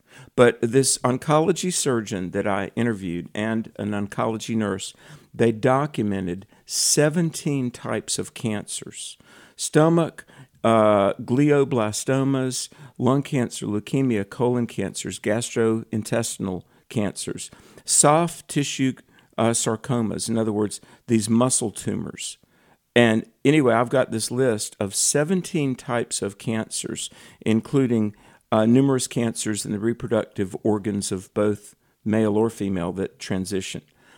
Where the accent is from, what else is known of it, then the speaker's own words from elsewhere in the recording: North Carolina, United States; in my home state of North Carolina